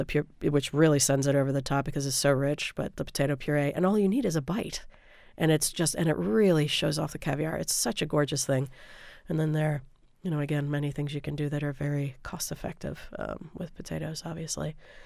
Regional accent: the South, United States; I never had them when I was a kid growing up in the South, again, because my mother is from Pennsylvania and didn't cook in a Southern way

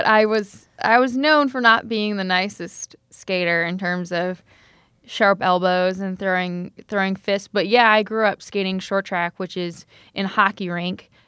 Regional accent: Saratoga Springs, New York, United States; I grew up in Saratoga Springs, New York, which is a speed skating town similar to Milwaukee.

